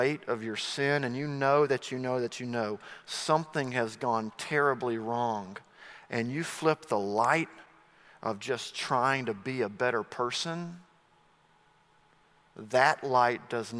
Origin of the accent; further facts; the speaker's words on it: Auburn, Alabama, United States; I remember being a little boy growing up in Auburn, Alabama